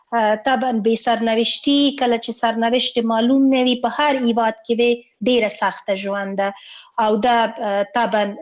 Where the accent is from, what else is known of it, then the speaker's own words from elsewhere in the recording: Afghanistan; مونږ د افغانستان یو واقعیت یو او خپل هیواد نه اسکله تیر نه یو، او زمونږ خپل هیواد زمونږ اصلي هیواد ده